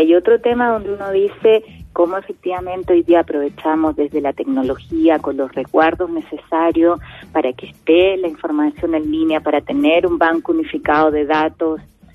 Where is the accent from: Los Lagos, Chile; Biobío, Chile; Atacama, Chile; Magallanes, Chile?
Magallanes, Chile; tú sabes que yo soy de Magallanes, regionalista